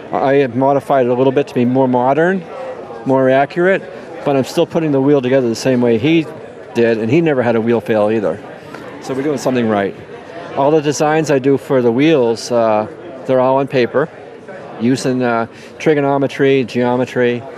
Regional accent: New England, United States; Me being an American, my influence being from New England

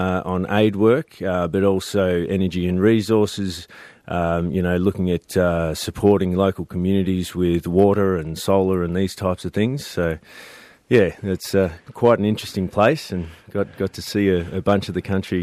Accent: Tasmania, Australia; now in Papua New Guinea; myself growing up in Tassie and bushwalking all these amazing landscapes that we have here

